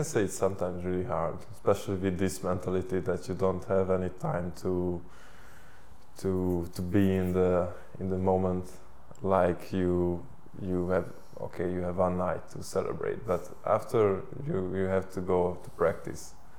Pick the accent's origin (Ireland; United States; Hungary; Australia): Hungary; Eger, Heves; English is a second language; to be in Hungary, to maybe go back to Eger, my hometown, and help to that club to be again one of the best.